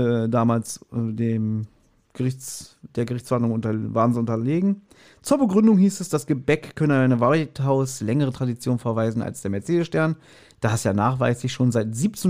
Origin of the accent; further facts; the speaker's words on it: Berlin, Germany; ich bin Berliner, bei mir heißt das eine Semmel.